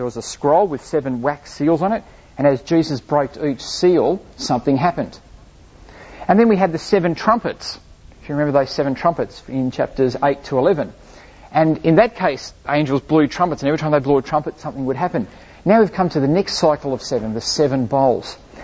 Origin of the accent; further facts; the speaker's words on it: New South Wales, Australia; I'm from New South Wales, got four goal posts.